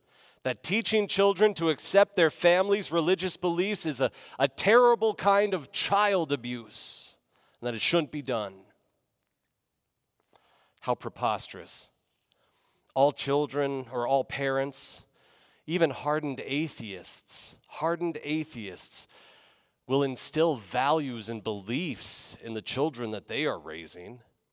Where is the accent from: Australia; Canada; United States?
United States; California; Growing up in California, there were a lot of situations like